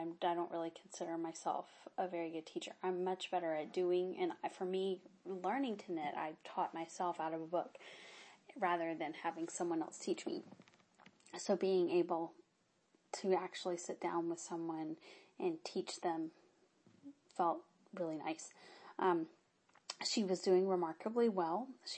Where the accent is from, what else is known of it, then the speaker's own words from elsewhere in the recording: Mississippi, United States; also born or lived in Austin; I did not grow up in Austin, Texas. I grew up in Mississippi, but I went to high school in Austin, Texas